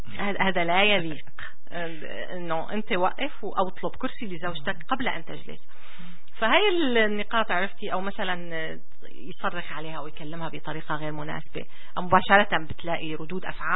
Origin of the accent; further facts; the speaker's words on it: Syria; أنا عربية سورية بفهمكم